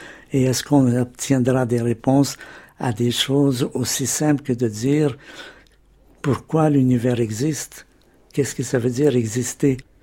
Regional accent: Montreal, Quebec, Canada; Oui, c'est à Montréal. C'est dans une maison assez vieille où nous habitons avec mes parents et mes grands-

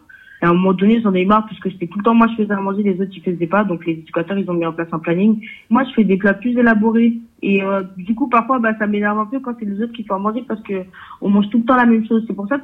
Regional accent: Haiti; now in France; j'ai 17 ans, je viens d'Haïti, je suis venue en France après le tremblement de terre.

